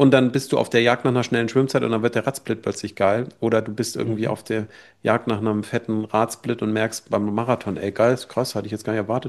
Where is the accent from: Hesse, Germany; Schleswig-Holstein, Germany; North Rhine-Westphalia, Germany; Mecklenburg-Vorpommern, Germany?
Schleswig-Holstein, Germany; Büchen; bei mir Ortstriathlon, also da, wo ich groß geworden bin, in Büchen gestartet.